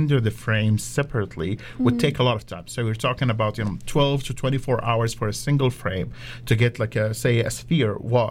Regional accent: Saudi Arabia; I grew up in Saudi Arabia, actually

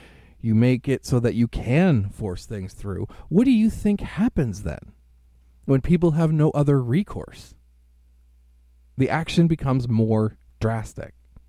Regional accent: Hazleton, Pennsylvania, United States; I'm from Hazleton. There is nothing here for people.

